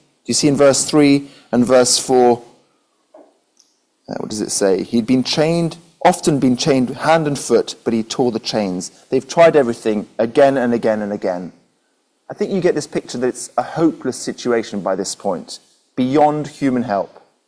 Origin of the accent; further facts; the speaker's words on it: Belgium; I grew up in Belgium. I'm the son of a vicar, a missionary out in Belgium